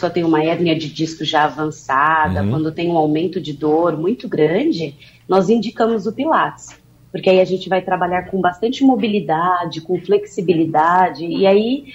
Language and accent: Portuguese; São Paulo, Brazil; DDD11, né, que eu sou de São Paulo.